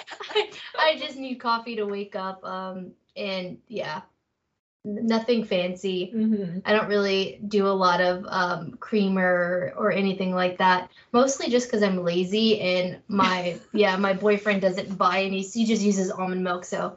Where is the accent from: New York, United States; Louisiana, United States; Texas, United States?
Texas, United States; Beeville; now in Bandera, United States; I wasn't raised here though. I grew up in a town called Beeville. It's close-ish to Corp